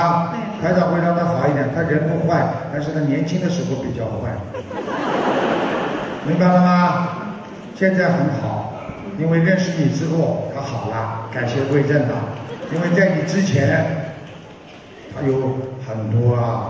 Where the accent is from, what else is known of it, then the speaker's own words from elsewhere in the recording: Fujian, China; 哦，我是福建人啊。